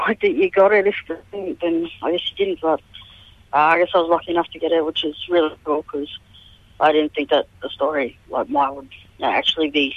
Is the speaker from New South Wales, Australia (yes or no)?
no; Townsville, Queensland, Australia; now in Toowoomba, Australia; I actually came out in Townsville, so it was my hometown.